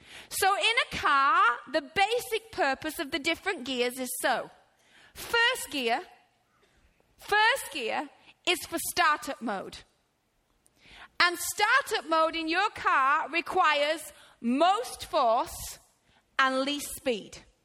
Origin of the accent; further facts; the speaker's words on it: United Kingdom; But seeing as I'm British and we drive stick shifts, I reckon I've got the upper hand already.